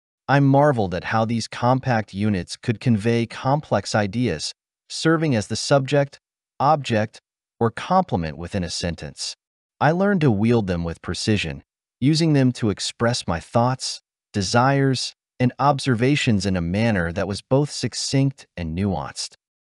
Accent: Romania; English is a second language; now in Orange County, United States; As I sit here in my cozy home in sunny southern Orange County, California, recalling my early days as an English learner back in Romania, I can't help but marvel at the remarkable journey that has led me to this point.

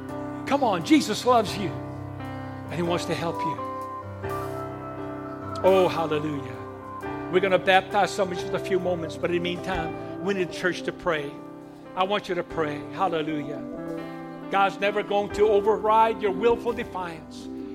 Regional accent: Hungary; English is a second language; I'm Hungarian. English is my second language.

